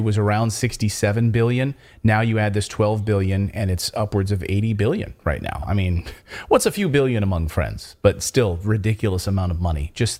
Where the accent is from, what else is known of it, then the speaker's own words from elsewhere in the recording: Philadelphia, Pennsylvania, United States; I'm from Philadelphia